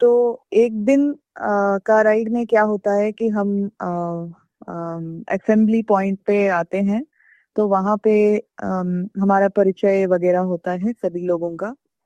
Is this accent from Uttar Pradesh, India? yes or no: no; Karnataka, India; Hindi is a second language; मेरी हिंदी थोड़ी सी इधर उधर हो सकती है। मैं कर्नाटका से हूँ वैसे, लेकिन मैं कोशिश करती हूँ।